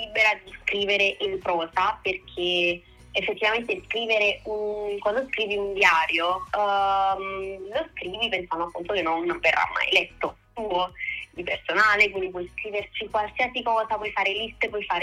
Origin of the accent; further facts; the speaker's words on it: Naples, Campania, Italy; ho così tanti ricordi legati a Napoli, però ciò che mi è sempre stata stretta è la periferia, perché io vengo da Piscina a Scampia